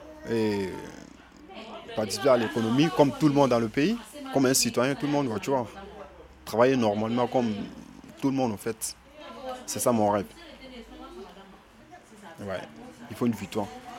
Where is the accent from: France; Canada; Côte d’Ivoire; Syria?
Côte d’Ivoire; Je viens de la Côte d'Ivoire.